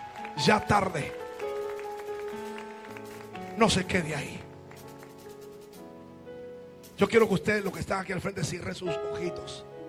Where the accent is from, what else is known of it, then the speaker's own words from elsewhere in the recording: Aguadilla, Puerto Rico; Lo vamos a celebrar donde todo comenzó. Mi pueblo, Aguadilla.